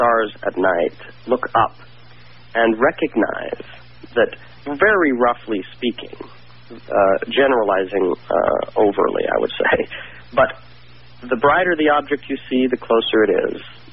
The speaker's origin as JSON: {"language": "English", "region": "Utah", "country": "United States", "tie": "born or raised there", "said": "Oh, I grew up in Utah, and I sure enjoyed many of those types of evenings in the desert."}